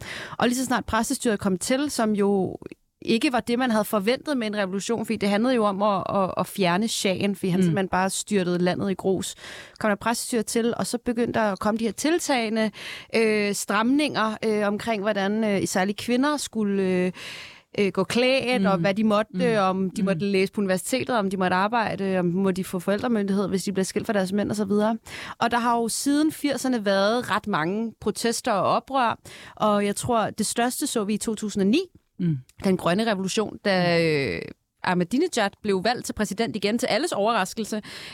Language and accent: Danish; Iran; now in Denmark; Fordi mine forældre er tidligere iranske statsborgere, nu danske statsborgere, så kan de jo se på mit efternavn og på, hvordan jeg ser ud, at jeg er iraner.